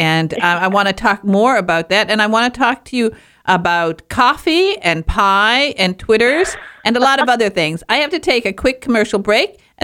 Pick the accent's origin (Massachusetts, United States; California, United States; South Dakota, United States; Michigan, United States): Michigan, United States; Yeah, I come from Northern Michigan. And and so that was a favorite pie up there because of course we grew the most wonderful strawberries.